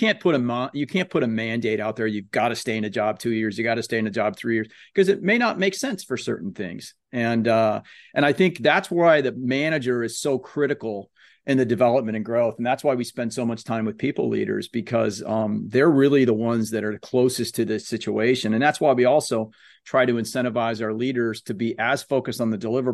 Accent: San Francisco, California, United States; You know, I'm from San Francisco, so I'm a Giants diehard fan

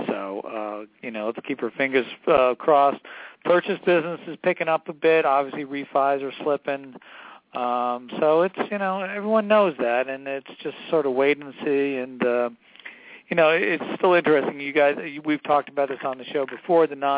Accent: New York, United States; I guess I'm being a boost here since I grew up in New York and Long Island.

